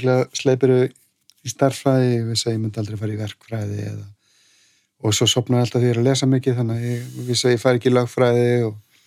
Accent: Reykjavík, Capital Region, Iceland; Já, ég uppalinn í Fossvoginum

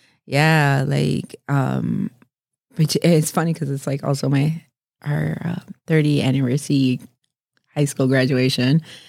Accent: Madison, Wisconsin, United States; But yeah, I think growing up in Madison, it leaves you a little triggered.

